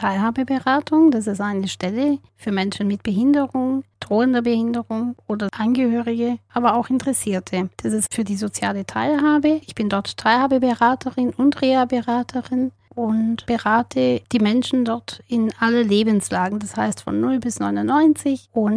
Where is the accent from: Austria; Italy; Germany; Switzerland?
Italy; Sicily; Ich würde gerne mal in meine Heimat wieder nach Sizilien reisen, meine Familie treffen